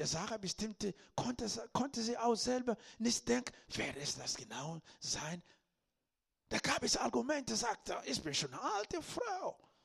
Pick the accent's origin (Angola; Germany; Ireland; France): Angola; Southern Angola; German is a second language; Ich hörte einmal in Afrika bei uns in Angola, im Süden von Angola, da gab es eine Zeit des Dürrens.